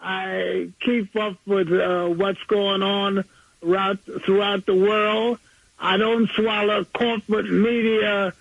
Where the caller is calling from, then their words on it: Brooklyn, New York, United States; from Brooklyn.